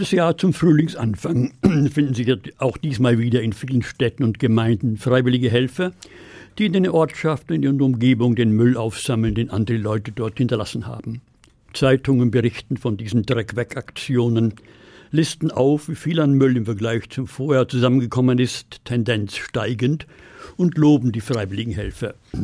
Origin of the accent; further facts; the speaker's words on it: Bavaria, Germany; Ich bin in Bayern aufgewachsen, unweit des Truppenübungsplatzes Grafenwöhr, den nach dem Krieg die Amerikaner übernahmen.